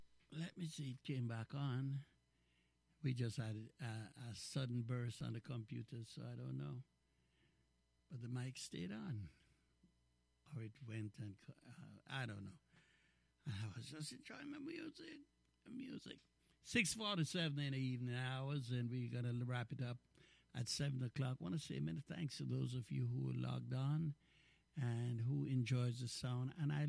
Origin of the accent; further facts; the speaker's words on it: Jamaica; I'm a Jamaican.